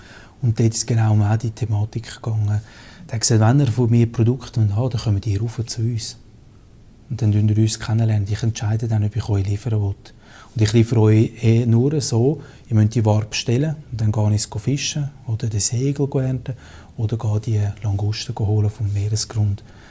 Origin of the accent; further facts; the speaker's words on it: Switzerland; weil Schoki als Schweizer ist schwierig zu verzichten.